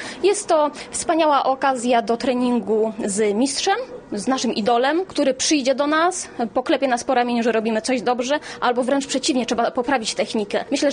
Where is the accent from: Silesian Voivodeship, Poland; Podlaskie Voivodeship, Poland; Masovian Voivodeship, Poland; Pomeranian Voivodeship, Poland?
Silesian Voivodeship, Poland; Gliwice; Jestem z Gliwic, a w całej Polsce organizuję seminaria z mistrzami.